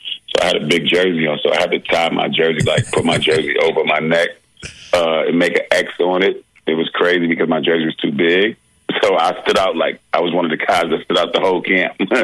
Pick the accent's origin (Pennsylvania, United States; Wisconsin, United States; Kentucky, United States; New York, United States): New York, United States; Yes, it was, you know, growing up in New York, the Catholic school was one of the hardest divisions and one of the top divisions in the country, you know.